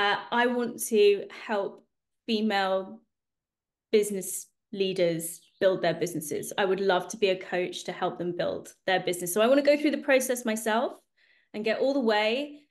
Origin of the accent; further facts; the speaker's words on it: United Kingdom; I mean, I'm a Brit, aren't I?